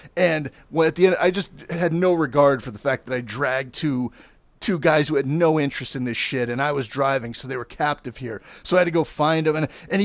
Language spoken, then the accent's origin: English; Brooklyn, New York, United States; we're from Brooklyn, but Pittsburgh's strong, yeah.